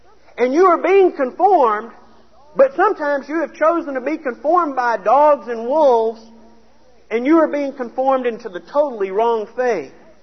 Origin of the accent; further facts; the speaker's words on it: Dallas, Texas, United States; I grew up in Dallas. We'd make the trek about twice a year out to Wolf City.